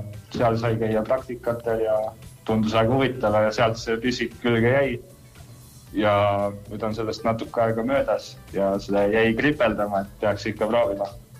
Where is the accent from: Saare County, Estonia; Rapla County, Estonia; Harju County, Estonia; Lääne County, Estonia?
Rapla County, Estonia; kuna mina olen Raplamalt pärit ja minul oli selline soov kodukohta ikkagi appi minna